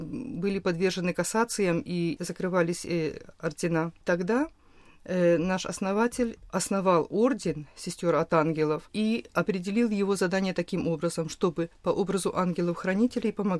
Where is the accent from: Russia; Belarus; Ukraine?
Ukraine; Khmelnytskyi Oblast; born there; я принадлежу конгрегации сестер от ангелов, что я родилась на Украине, на Хмельниччине, в польской семье, что училась в украинской школе.